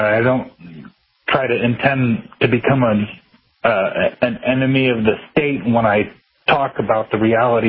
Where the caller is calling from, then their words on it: West Coast, United States; I'm calling from the West Coast, brother.